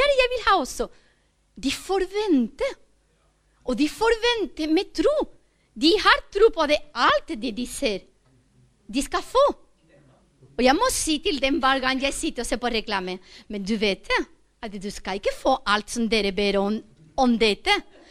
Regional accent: Spain; Norwegian is a second language; now in Norway; jeg er ikke norsk, jeg kommer fra Spania.

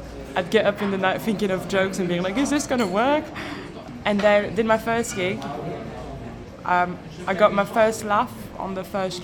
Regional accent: Paris, Île-de-France, France; English is a second language; now in Birmingham, United Kingdom; Sometimes I think about how ridiculous it is that I'm from Paris and I do stand up in Birmingham.

